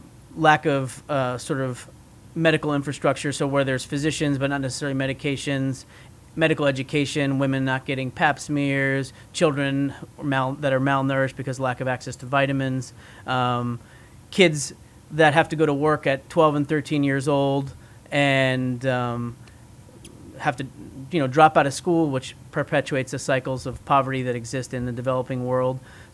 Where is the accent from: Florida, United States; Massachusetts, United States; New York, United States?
New York, United States; So I grew up in New York and went to high school in Long Island, Northport High School.